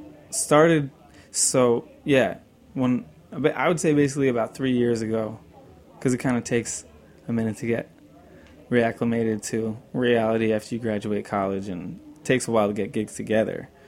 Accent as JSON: {"language": "English", "town": "West Hartford", "region": "Connecticut", "country": "United States", "tie": "born or raised there", "said": "I grew up in Hartford, Connecticut, West Hartford, Connecticut, and started playing music. Well, I started singing in church."}